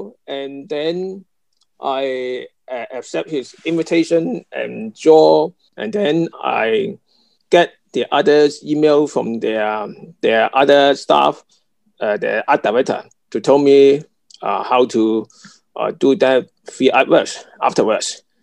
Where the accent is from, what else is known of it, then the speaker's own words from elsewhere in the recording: Hong Kong; English is a second language; I come from Hong Kong, my Hong Kong local cup shop.